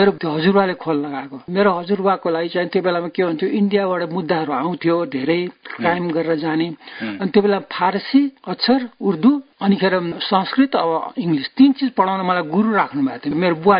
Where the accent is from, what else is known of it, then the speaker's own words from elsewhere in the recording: Siraha, Madhesh Province, Nepal; मेरो घर सिरा हो।